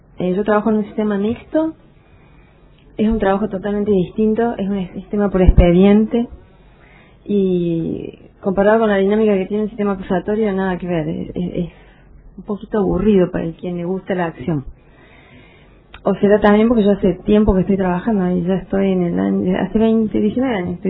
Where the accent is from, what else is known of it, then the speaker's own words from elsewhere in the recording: Córdoba, Argentina; now in Caleta Olivia, Argentina; yo soy de ciudad grande, soy nacida y criada en Córdoba, así que tengo los hábitos de las personas que han vivido con los problemas que tienen las ciudades grandes